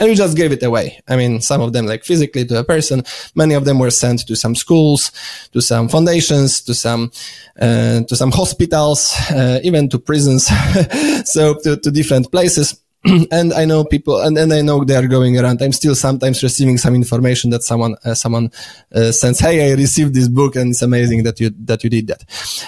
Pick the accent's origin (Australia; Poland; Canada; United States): Poland; English is a second language; I might add that I'm from Poland, so those books were published in Polish.